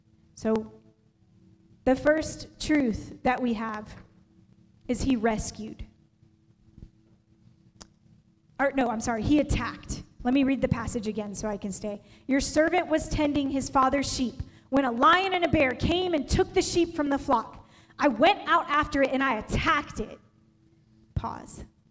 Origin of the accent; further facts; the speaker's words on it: California, United States; I was raised in California. I was not raised in the South. I am such a Georgia poser. I love Georgia. I love grits, but I am from California.